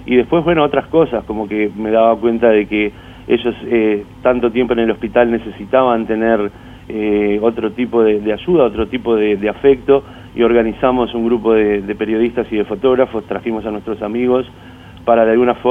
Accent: Israel; yo soy un ciudadano israelí, pertenezco a una de las partes, uh-huh, del conflicto

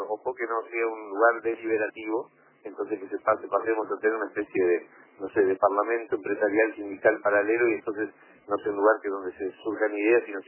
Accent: Uruguay; Entonces a mí como uruguayo me deja muy triste escuchar

